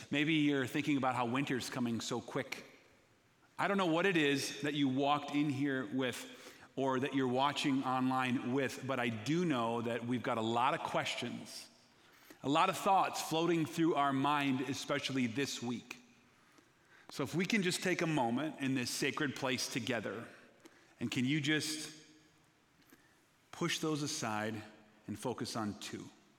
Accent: Minnesota, United States; I'm from Minnesota. I pastor at a church in St. Paul, Minnesota.

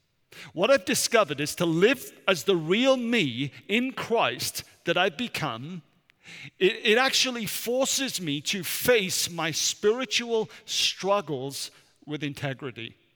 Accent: United Kingdom; I am British, Vipka is German.

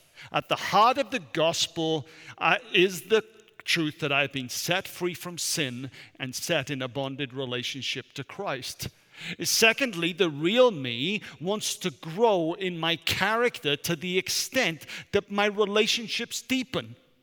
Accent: United Kingdom; I am British, Vipka is German.

